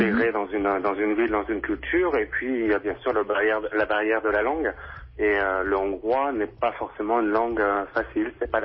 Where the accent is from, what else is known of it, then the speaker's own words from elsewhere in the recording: France; accent: French; French is a second language; now in Budapest, Hungary; Et ils sont patients avec notre accent, notre fort accent français.